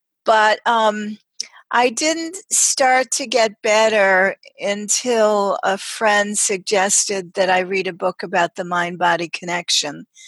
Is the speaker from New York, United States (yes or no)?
yes; New York City, New York, United States; born there; also born or lived in Long Island; Well, I was born in New York City and lived on Long Island in high school, and I came to upstate New York because I like to get away from the crowds